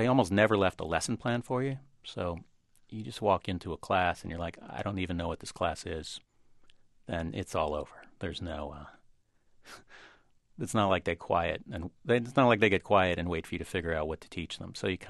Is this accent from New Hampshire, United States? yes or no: no; Florida, United States; also born or lived in Bronx / New Paltz; And then my dad's company, the entire company moved to South Florida, so we all packed up and moved to South Florida.